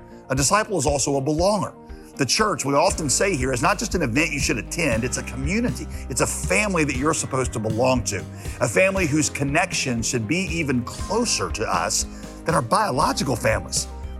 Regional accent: West Virginia, United States; born there; also born or lived in North Carolina; I was born in West Virginia and lived for a while in Yadkinville, North Carolina.

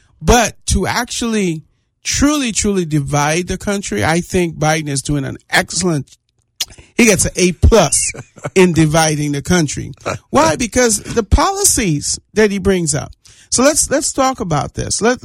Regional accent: Trinidad & Tobago; born there; moved away; Look, I was born in Trinidad, and when I came up here, just to let you guys know, so I was born in the Caribbean.

